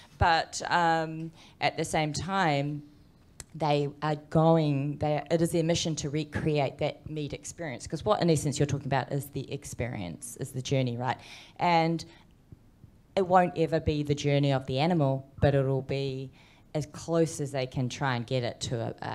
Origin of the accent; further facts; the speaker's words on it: New Zealand; And I'm a Kiwi, you know?